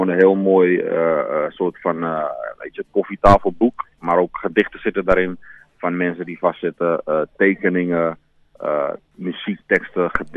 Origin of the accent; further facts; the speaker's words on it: Netherlands; Ik kom gewoon uit Nederland. Ik ben daar geboren en getogen.